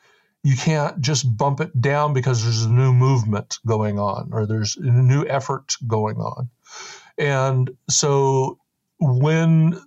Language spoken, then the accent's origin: English; Oregon, United States; I'm from Oregon. I know Oregon. I knew all the tribal chairs.